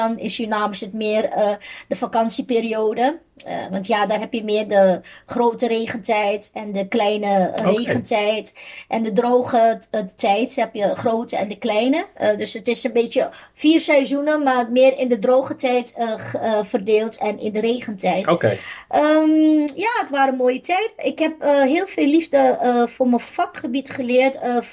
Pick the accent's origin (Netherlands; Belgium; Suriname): Suriname; moved away as an adult; In Suriname heb ik tot en met mijn 19e gewoond.